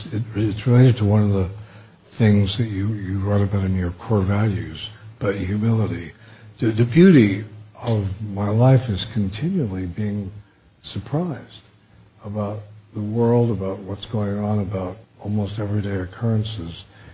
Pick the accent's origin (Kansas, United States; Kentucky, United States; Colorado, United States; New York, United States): New York, United States; Bronx; born there; I was born in Bronx of working class parents